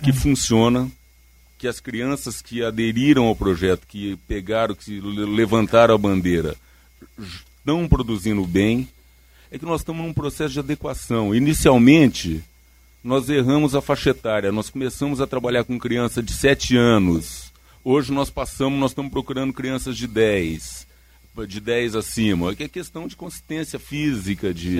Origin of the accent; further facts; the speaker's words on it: Votuporanga, São Paulo, Brazil; now in São José do Rio Preto, Brazil; Eu sou de Votuporanga, que é a mesma bandeira, moro hoje em São José do Rio Preto